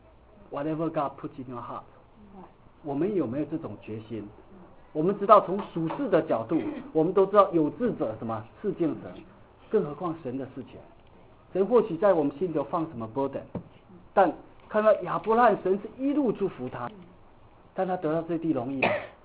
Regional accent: Xiamen, Fujian, China; 像我是从厦门鼓浪屿来的，我想我有个 natural choice， 我要埋在哪里？埋回厦门。

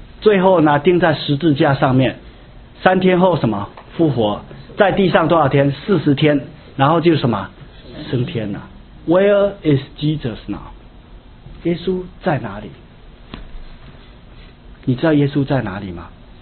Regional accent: China; 居然有4000个日本人在横滨什么抗议我们中国人。

